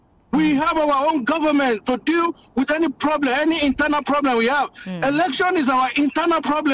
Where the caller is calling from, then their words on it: Texas, United States; I'm calling from Texas.